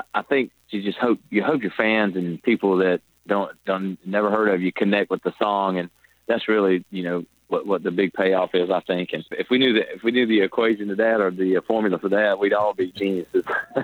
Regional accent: Robertsonville, North Carolina, United States; Robertsonville, North Carolina, my hometown, visiting family, actually walking through the old barn in my backyard where we first started this band

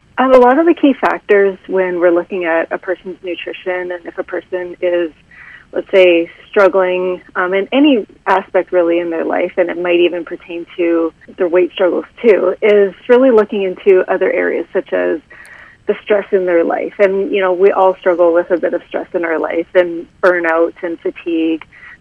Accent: Red Deer, Alberta, Canada; moved away as an adult; now in Cayman Islands; I used to be an accountant, and I'm originally from Red Deer, Alberta. I now actually live in the Cayman Islands, and I moved down there as an accountant

